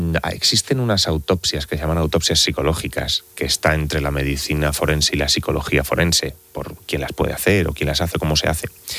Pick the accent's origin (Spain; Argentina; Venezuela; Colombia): Spain; Elda, Valencian Community; yo soy de Elda, de Alicante